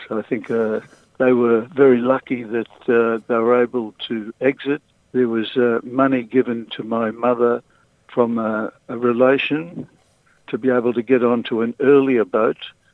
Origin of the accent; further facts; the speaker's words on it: Australia; I'm going to be there because Mum and Dad came from Berlin to Australia, and I was born in the Red Sea, or on the Red Sea, in November 38.